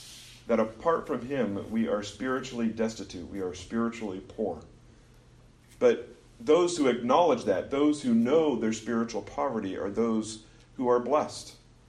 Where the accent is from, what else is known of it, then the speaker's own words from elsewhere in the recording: Kansas, United States; Now, I grew up in Kansas. We love seafood, but kind of landlocked